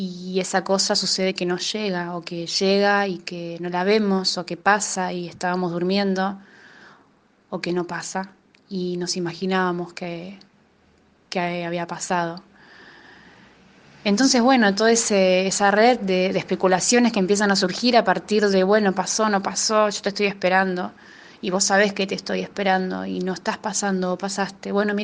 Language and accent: Spanish; Rosario, Santa Fe, Argentina; now in La Plata, Argentina; vivo acá en La Plata, soy de Rosario y las cartas tienen un vínculo muy directo con mi ciudad de origen.